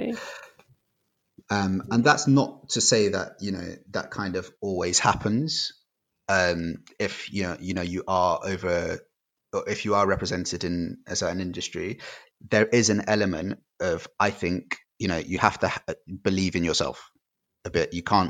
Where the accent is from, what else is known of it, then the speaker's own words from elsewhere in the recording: Nigeria; So I'm from Nigeria